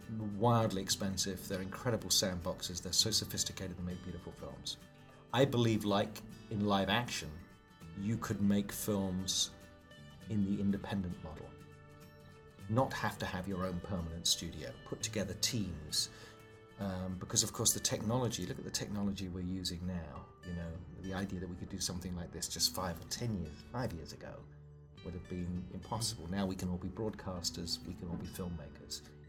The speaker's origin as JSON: {"language": "English", "country": "United Kingdom", "moved": "yes", "lives_now": "United States", "said": "So I'm a Brit, right? We know that. So we... I love this country, and I'm now a US citizen and very proud to be so."}